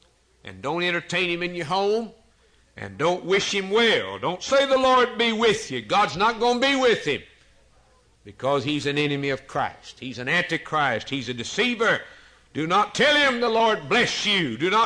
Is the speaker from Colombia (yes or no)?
no; Fairfield, Alabama, United States; born there; When I was born in 1926 in Fairfield, Alabama, I didn't come from anywhere.